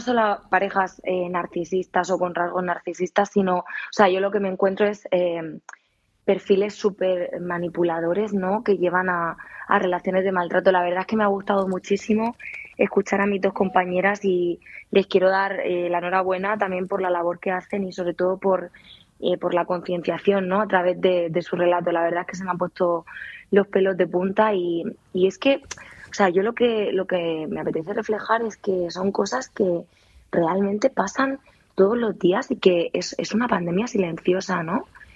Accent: Region of Murcia, Spain; Sí, por suerte entiendo el catalán. Soy de Murcia, no lo parlo, pero lo entiendo perfectamente.

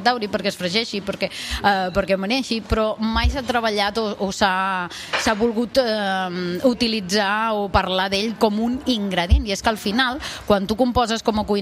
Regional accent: Terrassa, Catalonia, Spain; also born or lived in Les Garrigues; jo, tot i que sóc nascuda a les Garrigues, en un poblet, la meva família és de Terrassa, de Barcelona, i jo em vaig criar a Terrassa, Barcelona

